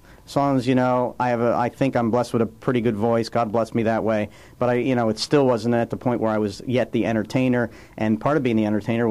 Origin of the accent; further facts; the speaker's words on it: Philadelphia, Pennsylvania, United States; I grew up in a household, I'm from Philadelphia originally, and we have a show back in Philly